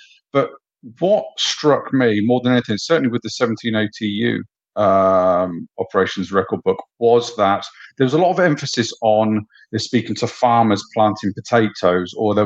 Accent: Brackley, East Midlands, United Kingdom; in the 50-mile radius of my hometown of Brackley, I've got 400 incidents

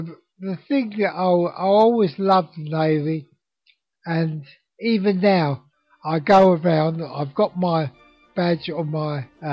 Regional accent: London, United Kingdom; accent: Cockney; when I open my mouth and they hear my voice, they know I'm a Cockney and I come from London.

